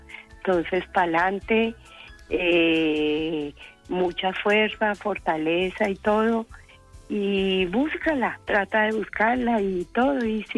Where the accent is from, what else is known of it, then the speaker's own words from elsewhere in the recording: Colombia; now in Arona, Spain; vivo en Arona, soy colombiana